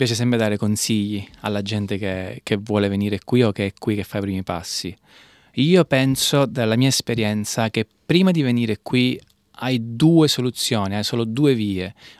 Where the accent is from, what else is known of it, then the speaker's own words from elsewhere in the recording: Catania, Sicily, Italy; moved away as an adult; sono partito da Catania quando avevo 20 anni e oggi, a distanza di 11 anni, mi trovo